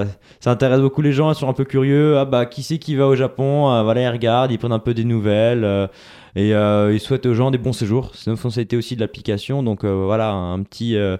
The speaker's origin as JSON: {"language": "French", "country": "Luxembourg", "tie": "born or raised there", "lives_now": "Strasbourg, France", "said": "Et moi-même, je suis originaire de Luxembourg et depuis j'étudie sur Strasbourg."}